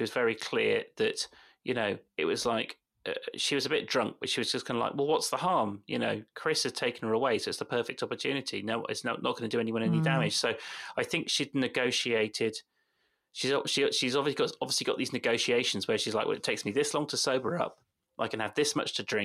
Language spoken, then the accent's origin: English; South West England, United Kingdom; accent: West Country; My West Country accent does come on a bit